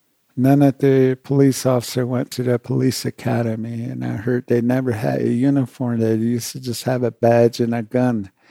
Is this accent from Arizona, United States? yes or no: yes; Tuba City, Arizona, United States; I was born and raised in Tuba City, Arizona. I'm a Navajo Indian.